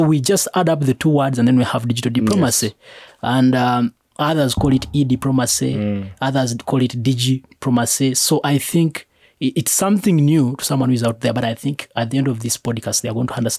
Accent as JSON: {"language": "English", "town": "Bukomansimbi", "region": "Central Region", "country": "Uganda", "tie": "born or raised there", "said": "Yes, I grew up in Bukomansimbi. Even my schools, I went in rural schools."}